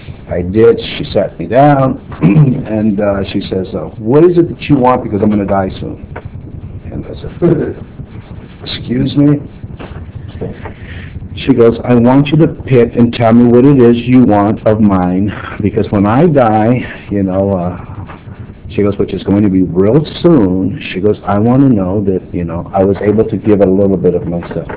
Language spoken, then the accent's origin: English; Oxnard, California, United States; born there; I was born in Oxnard, and that's all an agricultural town.